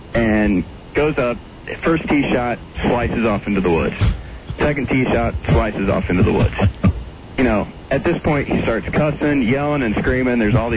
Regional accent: Indiana, United States; now in Washington, United States; I'm in D.C. now, but I'm originally from Indiana.

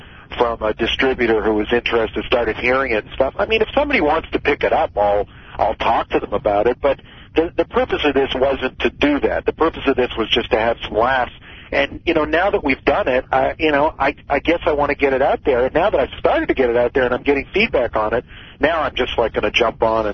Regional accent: Canada; Everything we do is Canadian because we're here in Canada.

